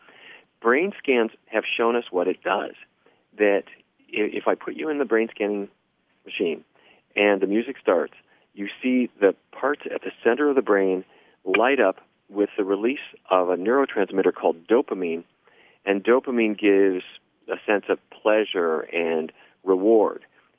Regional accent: Fargo, North Dakota, United States; I grew up in Fargo, North Dakota. I don't know if you've ever been there.

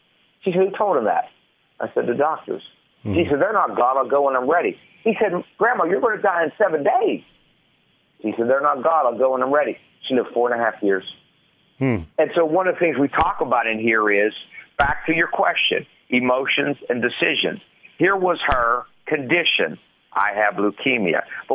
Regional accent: Alabama, United States; And I come from Alabama.

